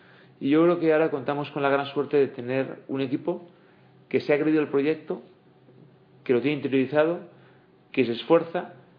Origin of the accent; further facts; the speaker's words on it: San Sebastián, Basque Country, Spain; born there; Yo nací en San Sebastián.